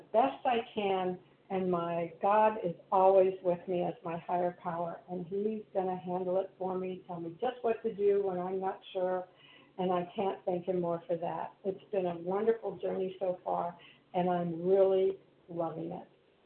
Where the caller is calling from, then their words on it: North Carolina, United States; I am gratefully recovered from North Carolina.